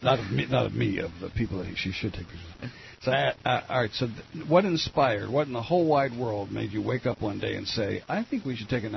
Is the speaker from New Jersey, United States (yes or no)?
yes; East Orange, New Jersey, United States; now in San Luis Obispo, United States; Yeah, I was from Essex. I was born in East Orange.